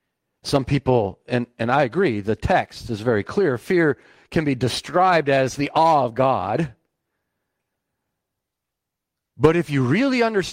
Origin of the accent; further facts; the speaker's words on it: Rochester, United States; We grew up in Rochester, drove all the way there to Grandma and Grandpa's house, pulled in the driveway, pitch black.